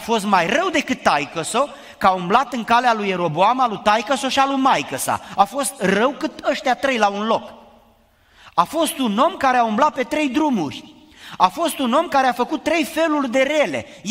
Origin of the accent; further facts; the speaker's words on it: Romania; born there; Dar luând de pildă țara noastră unde ne-am născut în România, exista o cultură foarte bine definită pentru că nu era mixată cu alte etnii.